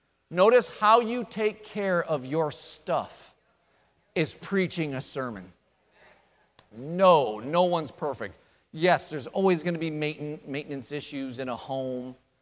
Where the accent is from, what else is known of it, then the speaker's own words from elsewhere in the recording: Allen Park, Michigan, United States; So I'm pulling up one of the streets that where I grew up. I grew up in the Allen Park area.